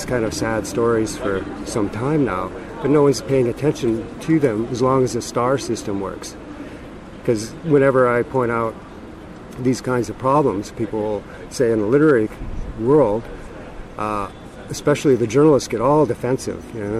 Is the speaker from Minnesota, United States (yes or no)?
yes; Minnesota, United States; now in Toronto, Canada; I grew up in the States in a farming community, and we had more access to visual culture because we were within driving distance of the Walker Art Center.